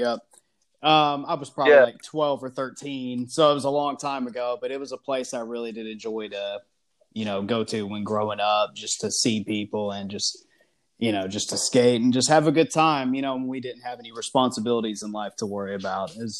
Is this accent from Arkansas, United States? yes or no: yes; Maumelle, Arkansas, United States; now in Hot Springs, United States; I'm originally from Maumelle, but I've been in Hot Springs for the past 2 years.